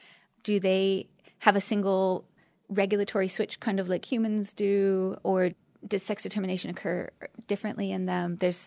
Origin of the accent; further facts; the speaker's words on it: Nebraska, United States; also born or lived in California / Pennsylvania; I moved from California to here. I grew up in Nebraska. I moved to Pennsylvania.